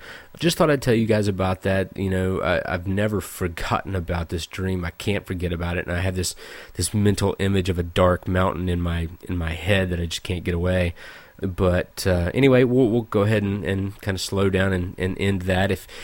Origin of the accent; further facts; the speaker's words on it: Virginia, United States; I'm from Virginia. There's, you know, a good amount of mountains that way.